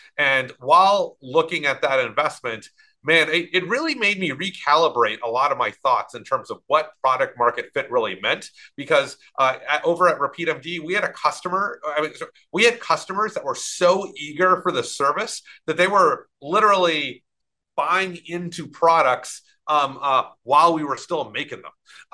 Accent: Clear Lake, Texas, United States; I grew up in Clear Lake, which is just southeast of Houston. It's down where the Johnson Space Center is.

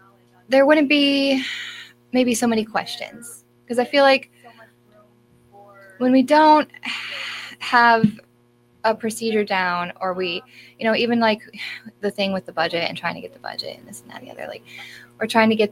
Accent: Michigan, United States; I grew up in Newaygo County, and when I first moved home, I was trying to purchase my great grandmother's home.

